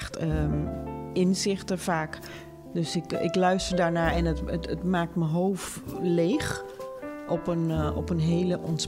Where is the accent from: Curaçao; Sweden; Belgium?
Curaçao; Willemstad; also born or lived in Suriname; Ik ben in Suriname geboren. En daar heb ik tot mijn 8e gewoond. En daarna zijn we naar Curaçao verhuisd.